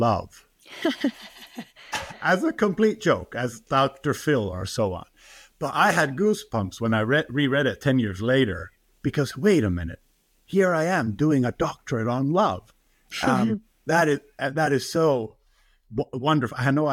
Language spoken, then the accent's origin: English; Finland; I'm Finnish Canadian, Ruth. My father is from Finnish Lapland and my mother is from British Columbia in Canada. And I was brought up in Finland